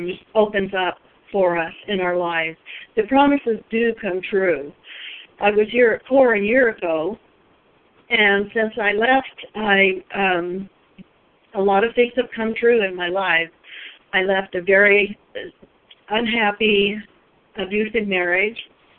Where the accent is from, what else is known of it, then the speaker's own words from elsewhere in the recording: Arizona, United States; I'm from Arizona, but I'm sitting here in Minnesota with seven other beautiful women at Poor Retreat.